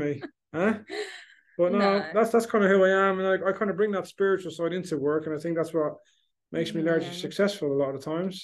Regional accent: Netherlands; born there; English is a second language; Because I was born in Holland, so sometimes it can be direct

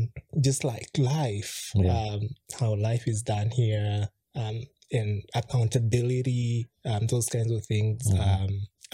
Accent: Uganda; Because she grew up here, I grew up back in Uganda, and just, like, trying to build a life together.

